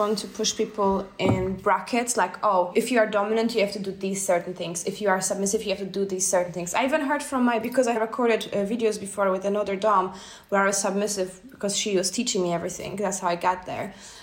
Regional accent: Berlin, Germany; Yeah, I grew up in Berlin.

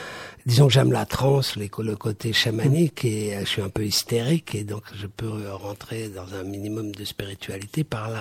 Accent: Belgium; je suis belge

